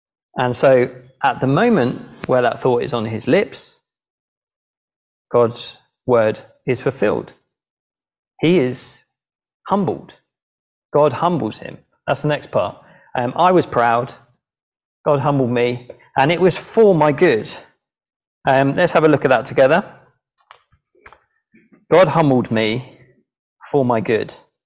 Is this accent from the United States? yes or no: no; United Kingdom; We don't do that, do we? We're British.